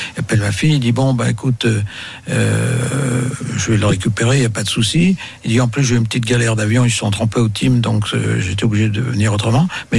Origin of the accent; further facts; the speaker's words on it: Auvergne-Rhône-Alpes, France; Non, c'est normal, je suis auvergnat, donc c'est pas gênant, on est éduqué pour ça.